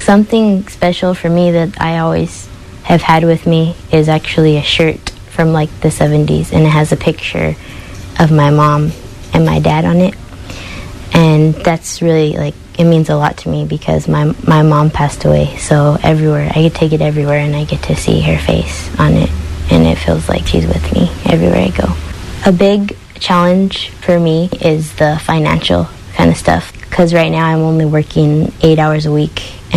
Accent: Sanger, California, United States; I'm from Sanger. It's like a little town that's outside of Fresno.

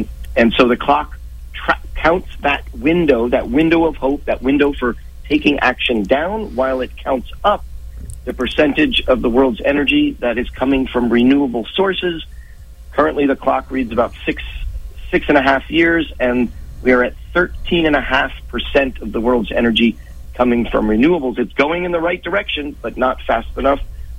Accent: New York City, New York, United States; I grew up in New York City. My father's from the Midwest.

